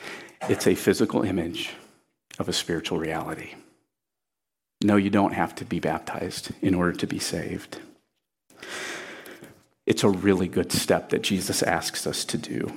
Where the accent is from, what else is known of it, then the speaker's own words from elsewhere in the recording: Port Clinton, Ohio, United States; And I'm from Port Clinton, Ohio. And in Port Clinton, Ohio, we don't baptize people in a horse trough in a church. We go out to Lake Erie and we baptize people there.